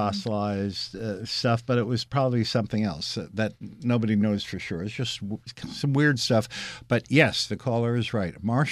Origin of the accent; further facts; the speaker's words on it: Missouri, United States; So I'm not saying that proves anything, but I'm from Missouri.